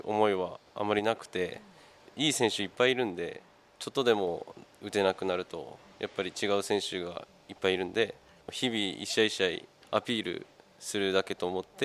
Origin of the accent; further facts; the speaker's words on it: Saga, Japan; 出身は佐賀県です。